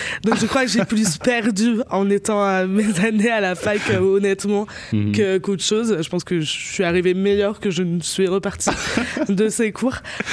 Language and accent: French; Bar-le-Duc, Grand Est, France; now in Nancy, France; je viens de Bar-le-Duc à la base, une petite bourgade dans la Meuse, à Nancy depuis maintenant 6 ans.